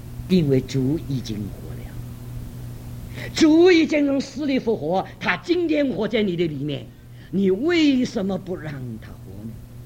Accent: Shanghai, China; accent: Shanghainese; 这是我们上海话，一年不如一年

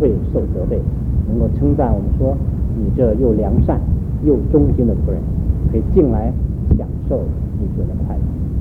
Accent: China; 二十一世纪的话是中国人，是我们中国人。

